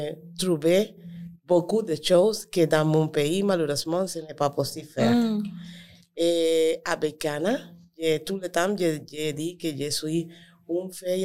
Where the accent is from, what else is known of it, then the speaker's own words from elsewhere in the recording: Colombia; moved away; je viens de la Colombie. Et ça fait une année et 7 mois que j'habite ici. Je suis demandeur d'asile.